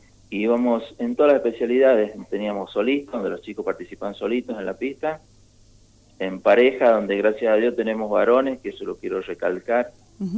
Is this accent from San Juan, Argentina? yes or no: yes; Jáchal, San Juan, Argentina; tienen claro dónde queda Hachal y de dónde somos. Somos de acá de San Juan